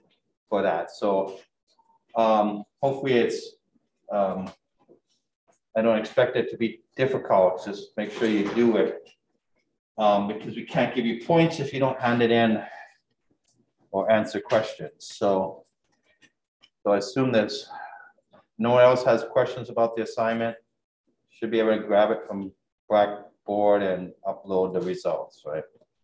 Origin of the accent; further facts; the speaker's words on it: Michigan, United States; You know, I grew up in Northern Michigan, so it's the Packers or the Lions.